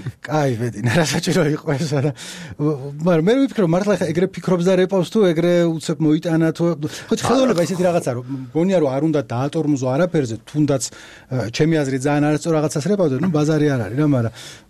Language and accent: Georgian; Baghdati, Imereti, Georgia; also born or lived in Tbilisi; მე თვითონ ბაღდადიდან თბილისელი ვარ მაგრამ ეგი ფესვები იქ ამაქვს